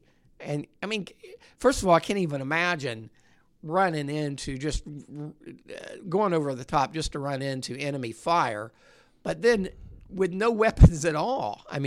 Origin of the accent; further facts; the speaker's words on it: Portsmouth, United States; I grew up in a small town. I grew up in Portsmouth, and it was segregated.